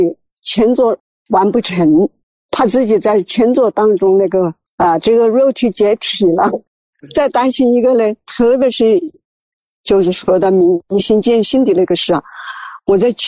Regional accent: Yichang, Hubei, China; 我是湖北宜昌的。

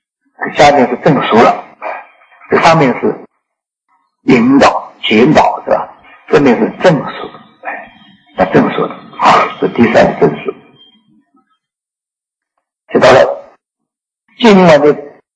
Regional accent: Shanghai, China; 就是我们上海人说的和尚啊

